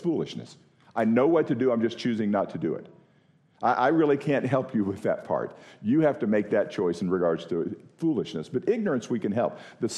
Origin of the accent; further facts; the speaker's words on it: Florida, United States; I grew up in Florida. Spent inordinate amount of time on the water, fishing, and skiing, swimming, whatever. I grew up living pretty much on the water.